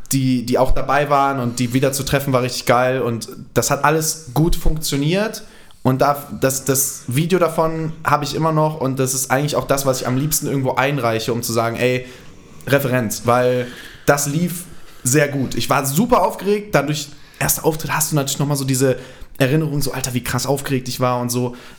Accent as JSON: {"language": "German", "town": "Rheda-Wiedenbrück", "region": "North Rhine-Westphalia", "country": "Germany", "tie": "born or raised there", "said": "Reda-Wiedenbrück, da wo ich herkomme, also meine Heimatstadt, wirklich Heimat aufgewachsen, groß geworden."}